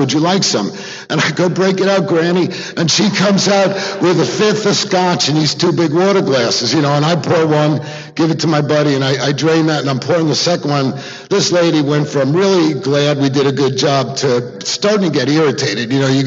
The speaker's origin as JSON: {"language": "English", "region": "New Jersey", "country": "United States", "tie": "born or raised there", "also_born_or_lived": "New York", "said": "I was born in New York, I grew up in Jersey, I was a short, fat kid"}